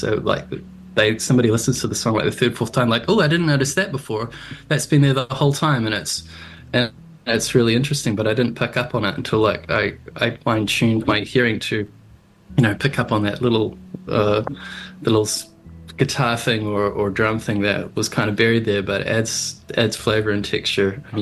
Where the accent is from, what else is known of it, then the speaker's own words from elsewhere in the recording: Tauranga, Bay of Plenty, New Zealand; I used to catch the train when I was a kid from Tauranga up to Auckland.